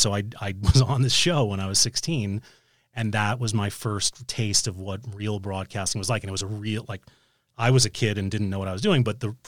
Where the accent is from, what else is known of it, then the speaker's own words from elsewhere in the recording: New York City, New York, United States; And I did that growing up in New York City. I was a huge Rangers fan and a Yankees fan